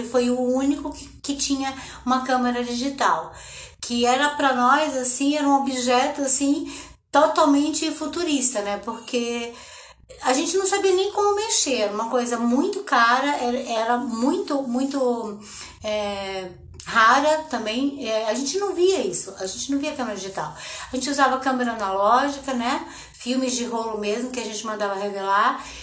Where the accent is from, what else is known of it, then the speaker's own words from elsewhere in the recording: São Gonçalo dos Campos, Bahia, Brazil; Eu sempre me me transportava nesses momentos para onde eu fui criada, para a cidade daqui, né, de São Gonçalo dos Campos, onde eu estou agora